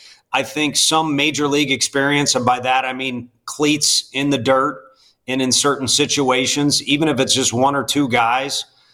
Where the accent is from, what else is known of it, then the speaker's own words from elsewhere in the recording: St. Louis, Missouri, United States; you know, I'm from St. Louis, and like it or not, they do know the game well there